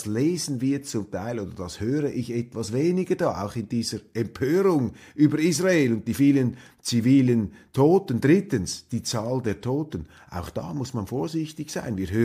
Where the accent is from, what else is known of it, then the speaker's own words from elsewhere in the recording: Switzerland; als Schweizer